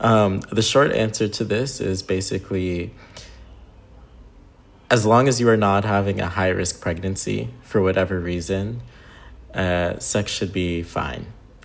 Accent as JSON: {"language": "English", "region": "New York", "country": "United States", "moved": "yes", "lives_now": "Israel", "said": "So I live in Israel. And I am from the States originally"}